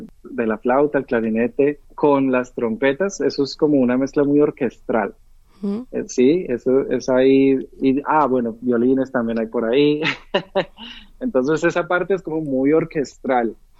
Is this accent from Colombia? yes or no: yes; Colombia; Yo quise rescatar muchas cosas de mis raíces, de mi infancia, y mi adolescencia y de donde vengo. Entonces, pues ahí puse muchos elementos de la música colombiana.